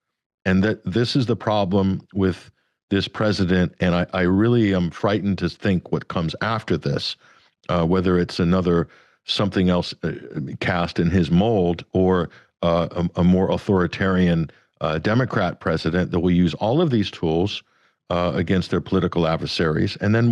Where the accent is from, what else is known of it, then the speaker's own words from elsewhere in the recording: Arizona, United States; also because we have county sheriffs that are elected right across the state in Arizona, which is my home state.